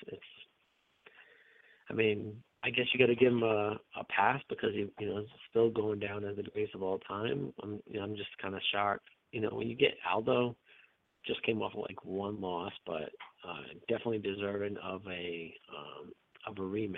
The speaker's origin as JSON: {"language": "English", "region": "Rhode Island", "country": "United States", "said": "But he didn't know that I was from Rhode Island, from New England, but I believe so. But he knew that I lived in Georgia"}